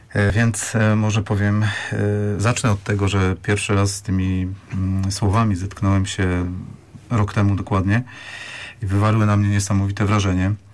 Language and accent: Polish; Silesian Voivodeship, Poland; bo jestem w ogóle ze Śląska